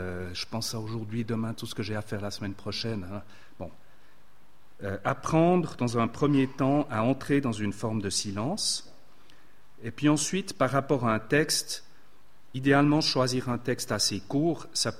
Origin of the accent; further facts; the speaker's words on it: Switzerland; Je suis un vrai Suisse. Je ne suis pas un Américain.